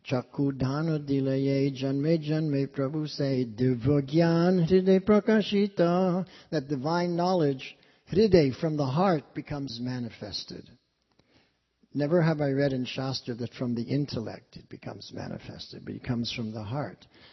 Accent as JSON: {"language": "English", "region": "London", "country": "United Kingdom", "tie": "born there", "said": "When I was an infant, I was born in London, and I was born during the war."}